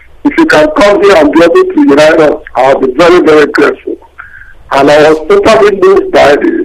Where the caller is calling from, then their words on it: Toronto, Ontario, Canada; I'm calling from Toronto.